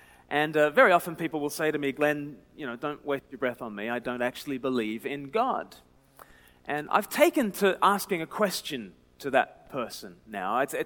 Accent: Australia; I am from Australia, as has been said, but I don't sound like it. I sound like a pom to all the Australians, and I sound like a convict to all the English

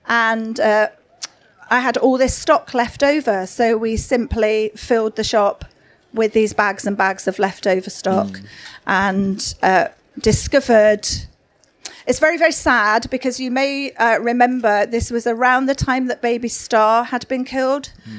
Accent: Sheffield, Yorkshire and the Humber, United Kingdom; I'm from Sheffield.

